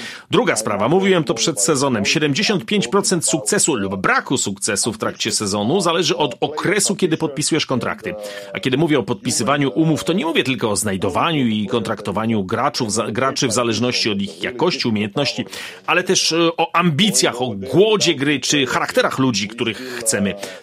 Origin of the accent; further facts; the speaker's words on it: Adriatic coast, Croatia; Polish is a second language; jako, że ja pochodzę z wybrzeża chorwackiego, to u nas jest to uczta rybna zawsze.